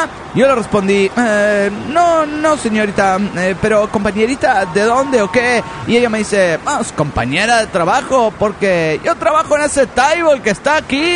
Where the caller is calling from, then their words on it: Valencia, Carabobo, Venezuela; Soy la nenita de Valencia, Venezuela.